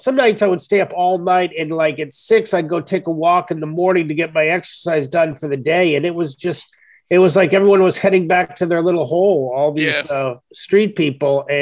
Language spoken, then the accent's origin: English; Kansas, United States; I'm originally from Kansas, so I play the Midwest a lot.